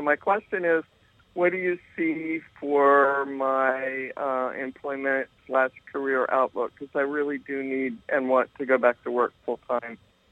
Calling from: Honolulu, Hawaii, United States; Hey there, I'm calling from Honolulu, Hawaii.

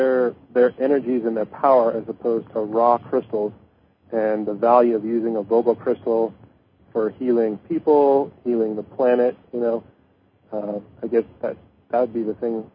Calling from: Los Osos, California, United States; Los Osos, tiny town right on the coast near San Luis Obispo.

